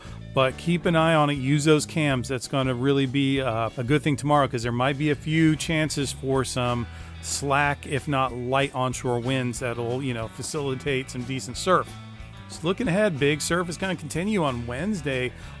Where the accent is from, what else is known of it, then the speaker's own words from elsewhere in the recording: Florida, United States; I know we're all from Florida. We're used to these hurricanes, but better to be safe than sorry, in my opinion.